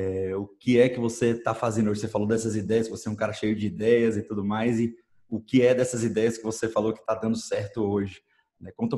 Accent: Salvador, Bahia, Brazil; eu sou nascido em Salvador e fui criado boa parte aí, apesar de ter morado em muitas cidades

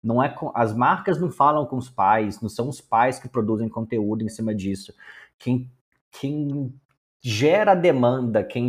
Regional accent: Minas Gerais, Brazil; now in São Paulo, Brazil; porque eu sou mineiro, então me respeita.

